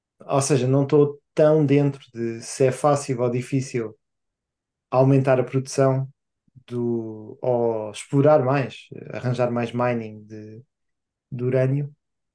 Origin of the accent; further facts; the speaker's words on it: Portugal; especialmente sendo portugueses, estando no fim da Europa